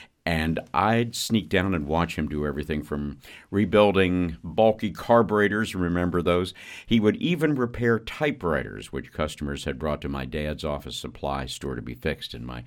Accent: Maryland, United States; perhaps my most treasured memory growing up in Western Maryland was hanging out with my grandfather in his, what I thought of as a subterranean lair.

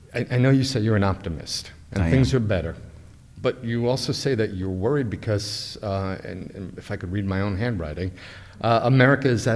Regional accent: New York City, New York, United States; I grew up in the Village during that time.

